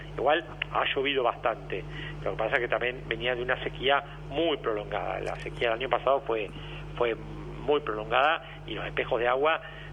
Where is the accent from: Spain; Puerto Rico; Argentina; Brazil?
Argentina; Guaminí, Buenos Aires Province; yo soy de Guaminí. Yo fui intendente dos mandatos por Guaminí.